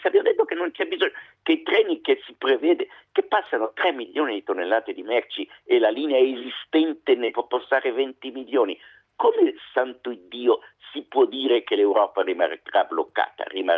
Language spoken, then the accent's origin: Italian; Milan, Lombardy, Italy; io milanese, che tifo per il ponte sullo stretto.